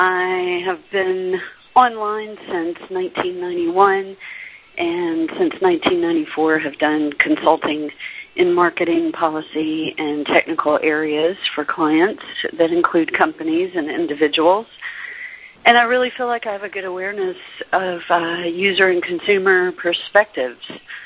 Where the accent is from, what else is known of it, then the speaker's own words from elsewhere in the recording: Atlanta, Georgia, United States; I hail from Atlanta, Georgia.